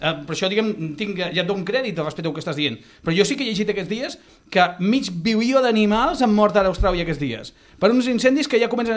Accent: Vic, Catalonia, Spain; M'ho dius a mi que sóc de Vic?

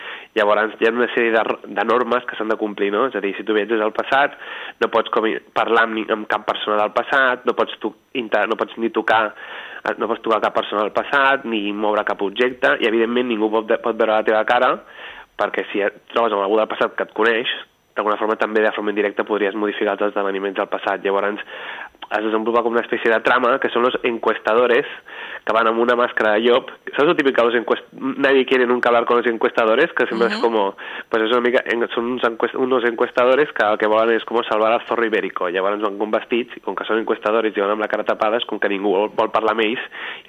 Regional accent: Calella, Catalonia, Spain; soc de Calella de la Costa, que Calella de Palafrugell també té costa, però Calella és millor perquè Calella és com una semiciutat

